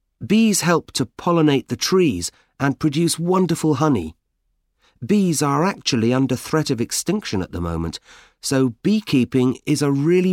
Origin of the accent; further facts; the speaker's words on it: Malaysia; Well, I'm from Malaysia.